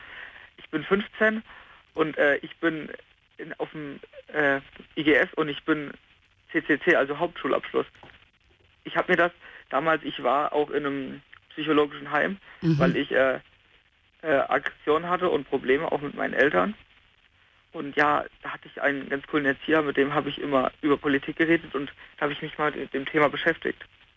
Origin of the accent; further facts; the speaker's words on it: Hesse, Germany; Und ich komme halt auch aus dem Dorf. also ziemlich hin, also ich würde jetzt nicht sagen Hinterwäldler, also unsere nächste Großstadt ist, glaube ich, Fulda.